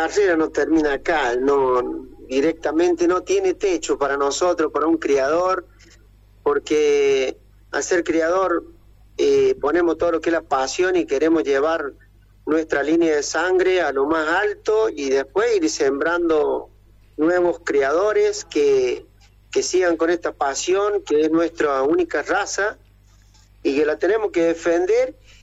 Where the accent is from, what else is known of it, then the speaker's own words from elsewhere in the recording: San Luis, Argentina; ser puntano para mí es lo más grande. Siempre digo que si vuelvo a nacer me gustaría ser quien soy, ser puntano. Mi tierra la amo con todo mi corazón y siempre he querido lo mejor. Y acá estamos por San Luis